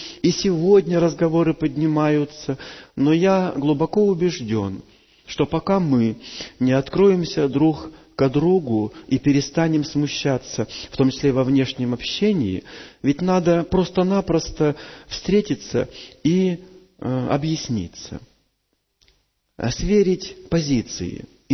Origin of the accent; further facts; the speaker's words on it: Russia; Значит, она украинка, я россиянин.